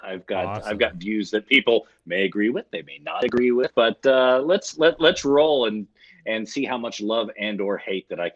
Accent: California, United States; Oh yeah. Not only that, they were playing clubs and stuff like that.

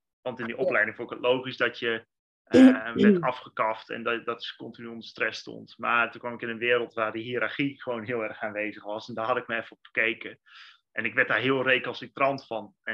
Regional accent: Enter, Overijssel, Netherlands; ja, ik ben opgegroeid in Enter, een heel klein plaatsje in Twente.

